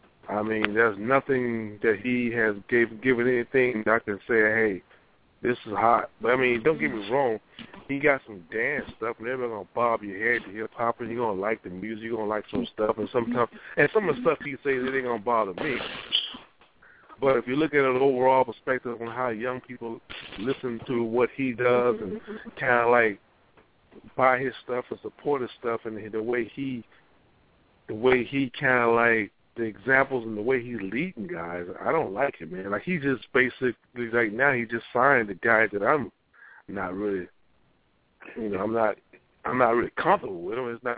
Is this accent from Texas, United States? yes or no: no; Louisiana, United States; now in Seattle, United States; Well, I'm coming from Seattle, and Seattle, Washington, it is. And thing is, man, I'm from Louisiana, you know, raised in Louisiana.